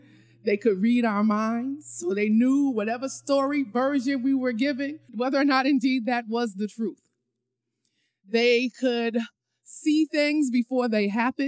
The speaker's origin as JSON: {"language": "English", "region": "New York", "country": "United States", "said": "But I'm a New Yorker, so I got to stay fly."}